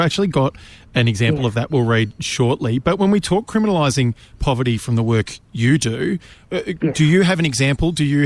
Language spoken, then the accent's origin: English; Shepparton, Victoria, Australia; it's interesting that you mentioned my hometown, Shepparton, but I feel like it's probably a lot of other hometowns.